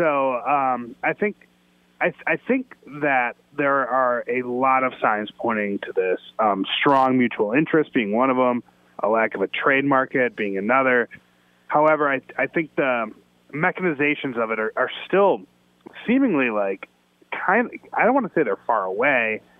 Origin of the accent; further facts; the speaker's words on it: Chicago, Illinois, United States; I mean, I'm a Chicagoan, so to me, a hot dog is a delicacy, right?